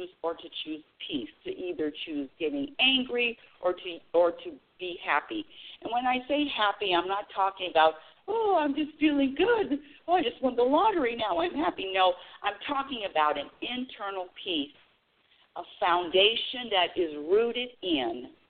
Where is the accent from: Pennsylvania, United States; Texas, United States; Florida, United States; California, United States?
California, United States; I'm from California, so I know that there's rioting in L.A.